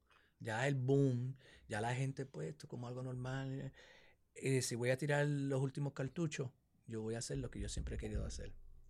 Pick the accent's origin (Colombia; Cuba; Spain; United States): United States; New York City, New York; born there; now in Los Angeles, United States; yo nací en Nueva York, pues la idiosincrasia, ¿no?